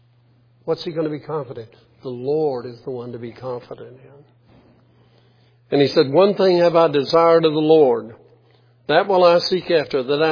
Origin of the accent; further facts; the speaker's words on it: Elsmere, United States; born there; I'm so thankful that I was born in Elsmere.